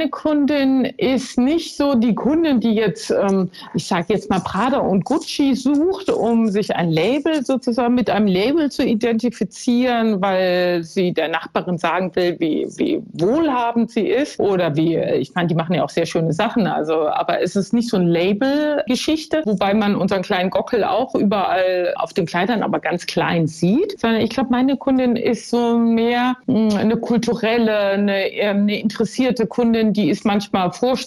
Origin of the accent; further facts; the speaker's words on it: Mainz, Rhineland-Palatinate, Germany; Ja, ich war ja ein Mainzer Mädchen, aber ich bin dann ja 15 Jahre in der Welt unterwegs gewesen.